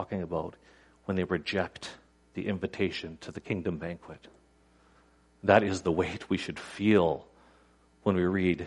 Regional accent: Canada; We're Canadian. We're nice people, right?

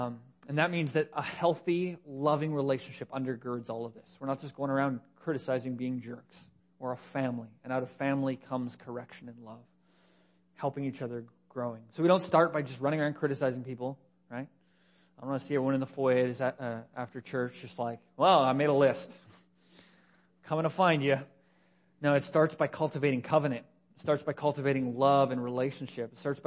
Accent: Canada; Because we're Canadian, the default answer is probably no.

